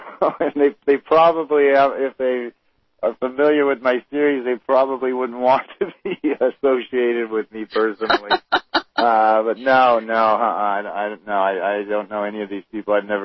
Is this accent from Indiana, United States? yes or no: no; Torrance, California, United States; I did grow up in the area. I was born and raised. I was actually born and raised in Torrance, suburb of L.A., and I've lived my entire life, 51 years now, in various parts of the L.A. area.